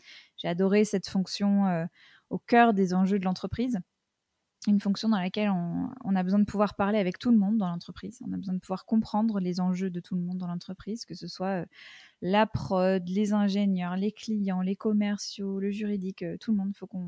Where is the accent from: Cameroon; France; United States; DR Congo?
United States; je peux commencer par le fait que j'ai passé une bonne partie de mon enfance aux États-Unis.